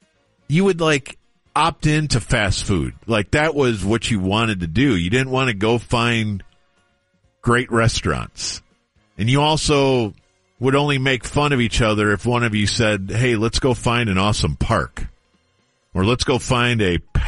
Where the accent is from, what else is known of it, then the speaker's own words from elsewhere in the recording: Wisconsin, United States; Like, I grew up in Wisconsin. Now, I did not grow up in Milwaukee